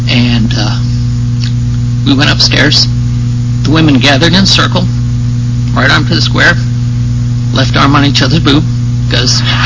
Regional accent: Scottsdale, Arizona, United States; I am from Scottsdale, Arizona, and I was prompted to get up here.

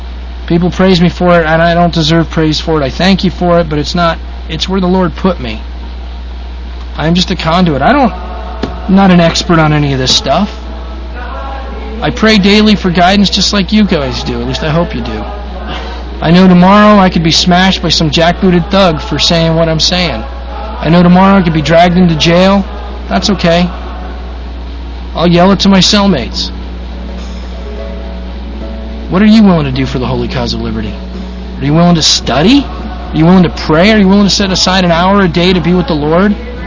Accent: South Weymouth, Massachusetts, United States; born there; also born or lived in Boston; I was born in Boston, actually, I was born in South Weymouth, Massachusetts. In the back of a cab, my grandfather's cab, on the way to the hospital.

